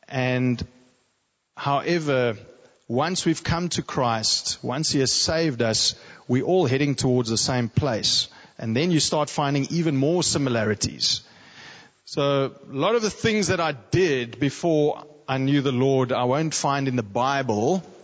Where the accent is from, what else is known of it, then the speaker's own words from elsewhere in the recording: Stellenbosch, Western Cape, South Africa; So I grew up in Stellenbosch, and I was a relatively good boy at school